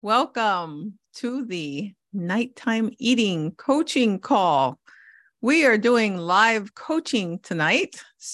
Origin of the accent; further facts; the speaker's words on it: Hawaii, United States; I was born and raised in Hawaii with two Mexican parents.